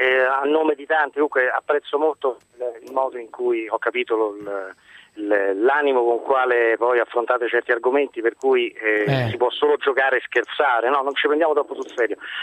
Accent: Rome, Lazio, Italy; Sono di Roma.

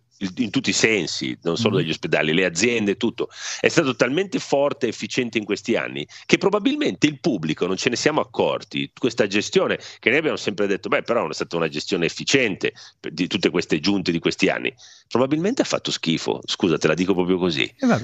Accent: Milan, Lombardy, Italy; Io ho sempre pensato, da milanese, di vivere nella regione più efficiente e dinamica d'Italia.

